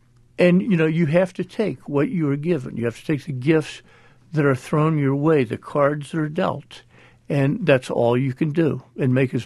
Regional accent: the South, United States; because I grew up in the Jim Crow South. I grew up with separate water fountains, back of the bus

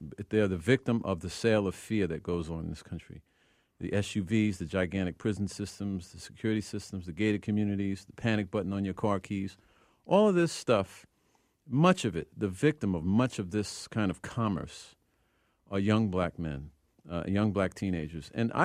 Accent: Brooklyn, New York, United States; I come from Red Hook, Brooklyn, which is a place where the New York City stop and frisk policy is in effect

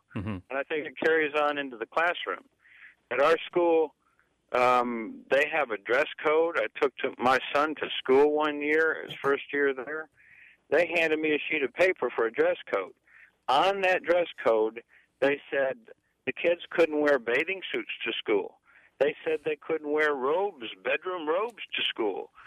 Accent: New Smyrna Beach, Florida, United States; I grew up here in New Smyrna Beach, in the Volusia County school system.

